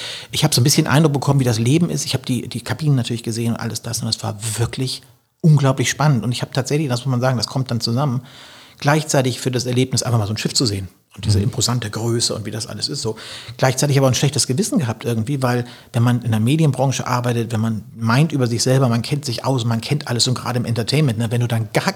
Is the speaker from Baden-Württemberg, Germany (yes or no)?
no; Hamburg, Germany; weil Hamburg tatsächlich meine Heimat ist und meine Basis und ich möchte da wieder zurück gerne. Und am liebsten in die Gegend, wo ich auch geboren bin, in Hamburg, also im Norden.